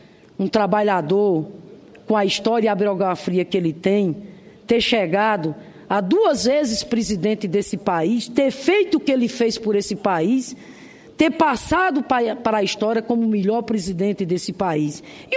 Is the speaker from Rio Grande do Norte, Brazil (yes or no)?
yes; Rio Grande do Norte, Brazil; lá do meu estado, Rio Grande do Norte